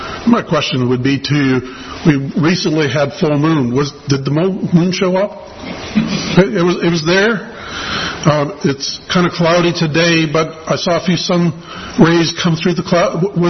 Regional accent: Canada; I grew up in Canada.

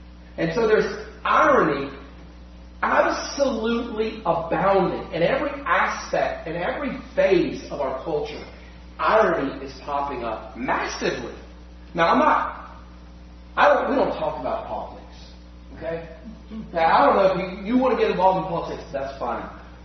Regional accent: North Carolina, United States; Now, I'm from North Carolina. This is South Carolina. Okay? South Carolina. But I'm from North Carolina.

